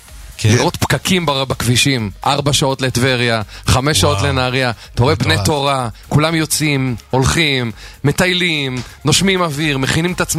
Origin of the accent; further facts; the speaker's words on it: Haifa, Haifa District, Israel; also born or lived in Miami; גדלתי בחיפה.